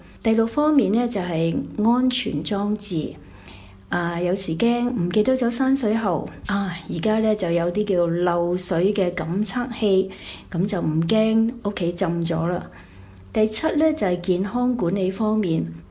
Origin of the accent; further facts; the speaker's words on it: Hong Kong; 各位朋友大家好，我是香港的